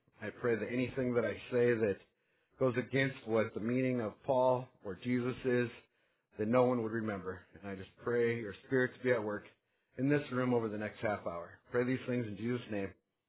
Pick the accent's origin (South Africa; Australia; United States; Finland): United States; Sioux Falls, South Dakota; I'm from Sioux Falls, South Dakota.